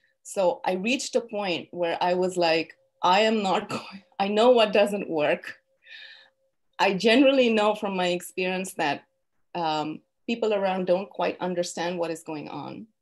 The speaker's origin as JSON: {"language": "English", "country": "India", "moved": "yes", "lives_now": "United States", "said": "I come from a different time, a different place. I live in the United States now, but I'm from India."}